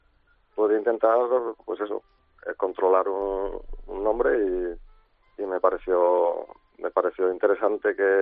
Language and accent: Spanish; Mieres, Asturias, Spain; moved away as an adult; now in Málaga, Spain; No, soy de la otra punta, soy asturiano, de Mieres.